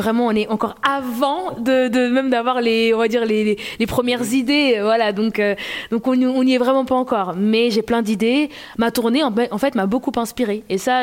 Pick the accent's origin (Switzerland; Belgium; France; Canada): Belgium; moved away; je suis arrivée de la Belgique, plein de rêves, plein d'ambitions